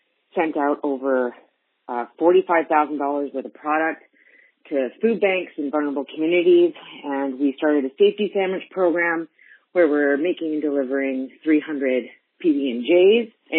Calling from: Victoria, British Columbia, Canada; I'm calling from Victoria, BC, Canada. And I have a small peanut butter company up here.

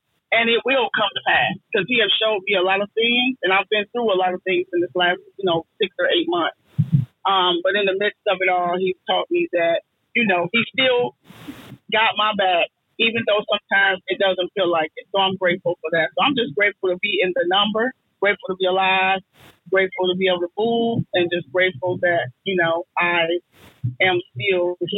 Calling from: Dallas, Texas, United States; I'm actually back home now. I'm back in Dallas. I'm calling from Dallas, Texas.

